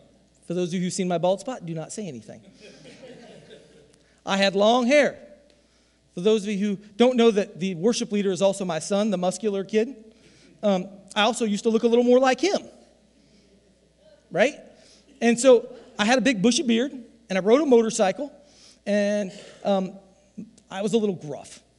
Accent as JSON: {"language": "English", "region": "Iowa", "country": "United States", "said": "I'm from Southeast Iowa, which is just about being a hillbilly."}